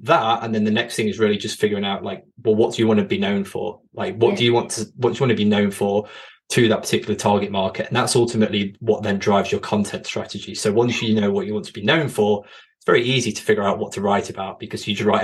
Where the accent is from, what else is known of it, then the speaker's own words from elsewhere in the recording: Chesterfield, East Midlands, United Kingdom; I'm from Chesterfield, so London's not my strong suit.